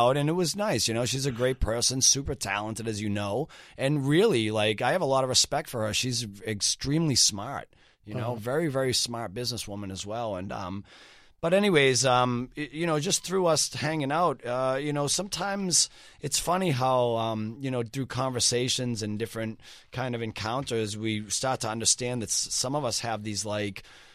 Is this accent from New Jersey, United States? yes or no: no; Boston, Massachusetts, United States; Listen, man, born and raised in Boston my entire life.